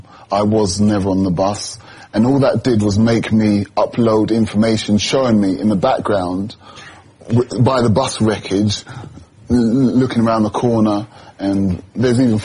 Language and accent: English; London, United Kingdom; I'm a Londoner, so I wanted everyone to be safer.